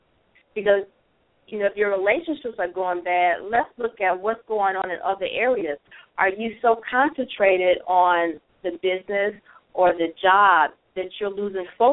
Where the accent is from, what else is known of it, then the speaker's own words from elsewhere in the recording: Chicago, Illinois, United States; now in Gulf Coast, United States; No, I was born and raised in Chicago. Love Chicago. But no, I'm actually on the Gulf Coast.